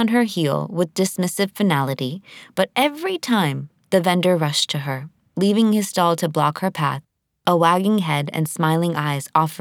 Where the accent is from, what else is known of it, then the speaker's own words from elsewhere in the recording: Pakistan; I grew up in Pakistan, playing cricket, basketball, unch neech, and pitugol garam with my brother, Mohammed.